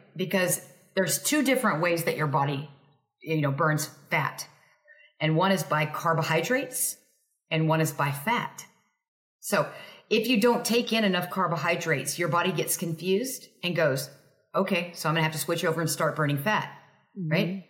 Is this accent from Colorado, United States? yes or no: no; Texas, United States; Because I was a meat and potato. I'm from Texas.